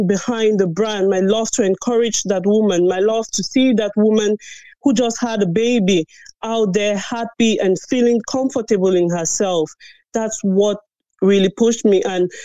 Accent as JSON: {"language": "English", "country": "Cameroon", "tie": "born or raised there", "said": "I grew up, I'm originally from Cameroon"}